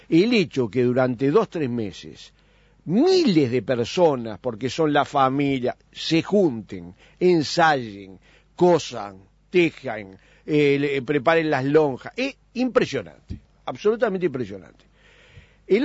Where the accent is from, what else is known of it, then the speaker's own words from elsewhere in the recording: Sicily, Italy; born there; Spanish is a second language; del lugar escuchemos donde yo nací, en Sicilia, la murga y el carnaval no son